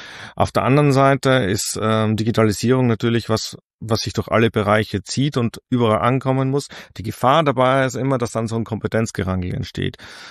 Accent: Austria; ich komme ja aus Österreich, ich bin österreichischer Staatsbürger

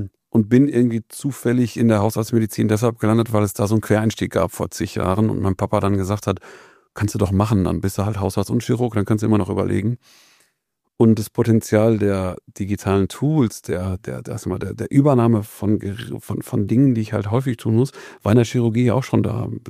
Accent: North Rhine-Westphalia, Germany; ich komme aus dem Sauerland

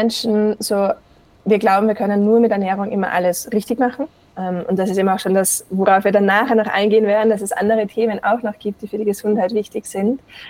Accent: Austria; accent: Austrian; now in Colorado, United States; ich habe mir meinen österreichischen Akzent beibehalten, lebe aber tatsächlich in den USA. Ich sage mal, auch ganz österreichisch, stereotypisch in Colorado, also in den Bergen.

